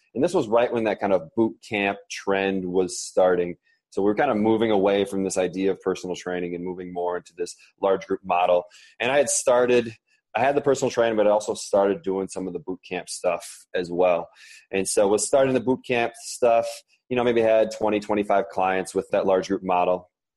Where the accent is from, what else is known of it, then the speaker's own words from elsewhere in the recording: Redwood Falls, Minnesota, United States; I'd go home to my hometown, which is Redwood Falls, Minnesota, small farming community out in southwestern Minnesota.